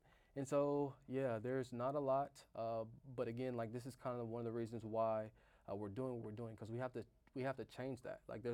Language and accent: English; South Carolina, United States; It was a weird transition because, you know, I grew up in South Carolina